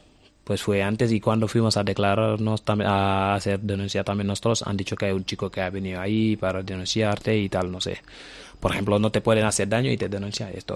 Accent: Dakar, Senegal; now in Spain; porque me vieron jugar con Sub-17 de Senegal

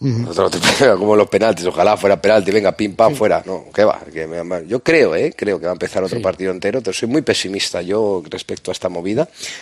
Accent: Puertollano, Castilla-La Mancha, Spain; born there; Nací en Puerto Llano y por mucho que lo intenté no me dejasteis.

